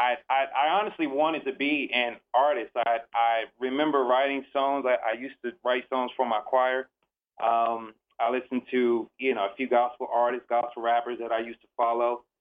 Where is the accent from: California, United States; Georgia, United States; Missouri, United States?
California, United States; Palmdale; born there; But I was actually born in Palmdale, California, which is called a little northeast across the mountains in the desert.